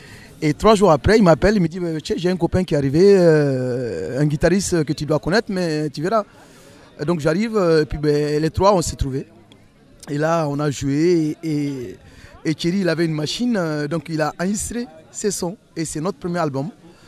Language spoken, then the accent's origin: French; Mali; moi, je suis du Mali.